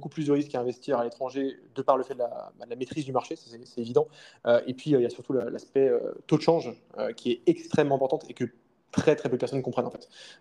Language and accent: French; Lyon, Auvergne-Rhône-Alpes, France; Lyon? Moi aussi, bah